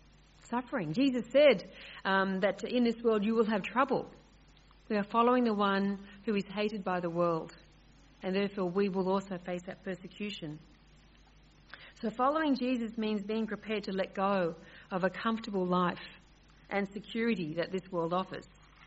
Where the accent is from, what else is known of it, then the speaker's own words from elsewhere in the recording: Sydney, New South Wales, Australia; I remember growing up in Sydney, and it was a great thrill as a little girl to go into the big city.